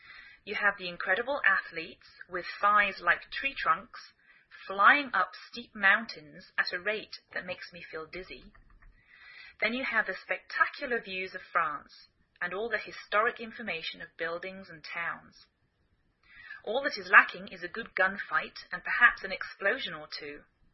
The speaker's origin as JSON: {"language": "English", "region": "England", "country": "United Kingdom", "lives_now": "United States"}